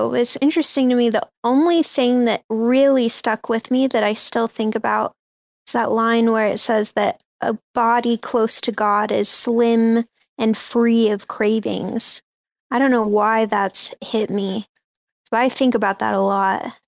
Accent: Sweden; now in United States; I grew up in Sweden, so I can say, like, in America, the diet here, when I'm talking about sugar, it's very different in Europe than it is here.

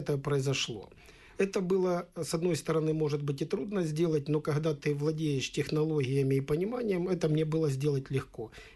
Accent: Khartsyzk, Donetsk Oblast, Ukraine; Я вам приведу пример, когда я в родном городе Харциске пытался, мне труднее было в Харциске сделать, чем в областном совете.

